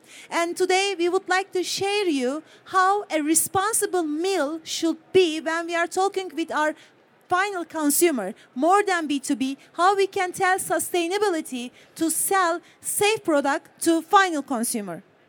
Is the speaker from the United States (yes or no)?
no; Turkey; We are coming from Turkey.